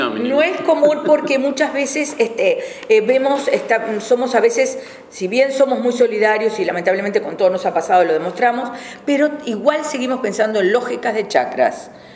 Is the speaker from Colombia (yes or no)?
no; Uruguay; Porque somos uruguayos e insisto